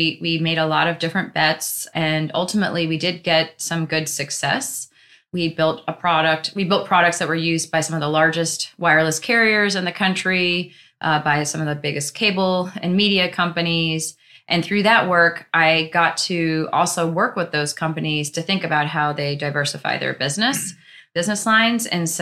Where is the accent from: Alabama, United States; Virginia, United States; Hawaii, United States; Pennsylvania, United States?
Virginia, United States; now in Cleveland, United States; I'm from Virginia, and that's where the company was based. I had moved to Cleveland.